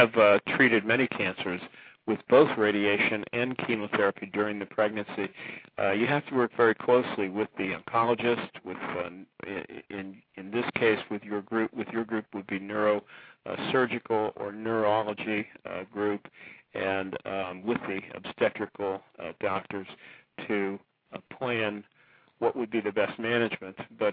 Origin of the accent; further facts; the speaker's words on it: Ohio, United States; moved away as an adult; I came from Ohio about 35 years ago. Uh-huh. That's where I was born and raised, but I'm working in central New Jersey near Asbury Park